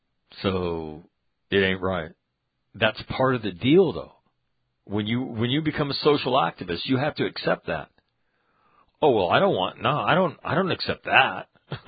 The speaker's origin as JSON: {"language": "English", "town": "Sacramento", "region": "California", "country": "United States", "tie": "born or raised there", "said": "I didn't think it was Sacramento. That's my hometown."}